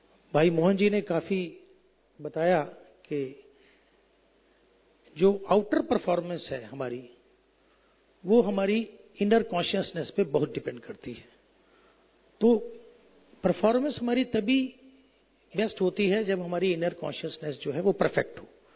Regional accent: Delhi, India; मैं दिल्ली में पला बढ़ा, दिल्ली में ही इंजीनियरिंग किया, सब पढ़ाई हुआ, दिल्ली में पोस्टिंग लिया

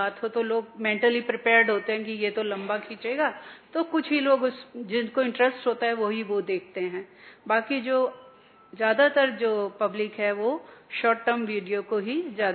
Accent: Guwahati, Assam, India; मैं गुवाहाटी से आती हूं

